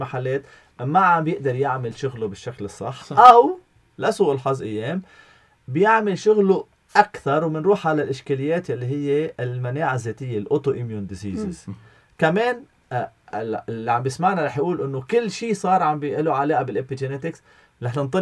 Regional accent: Lebanon

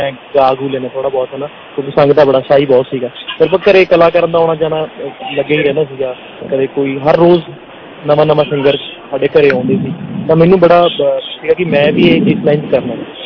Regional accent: Badrukhan, Punjab, India; ਹਾਂਜੀ, ਮੈਂ ਪਿੰਡ ਬਡਰੁੱਖਾਂ, ਮੇਰਾ ਪਿੰਡ ਜ਼ਿਲ੍ਹਾ ਸੰਗਰੂਰ ਪੰਜਾਬ

